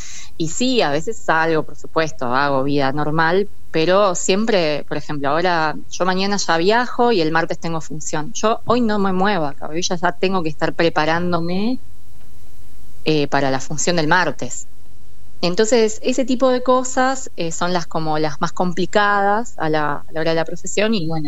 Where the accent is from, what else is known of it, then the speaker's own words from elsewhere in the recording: Rosario, Santa Fe, Argentina; born there; también me hicieron un reconocimiento muy muy lindo en la ciudad de Rosario, donde yo nací